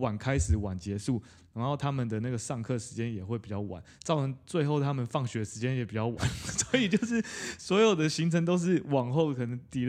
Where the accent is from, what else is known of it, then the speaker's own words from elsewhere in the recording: Taiwan; 就是我们台湾人就呆呆的嘛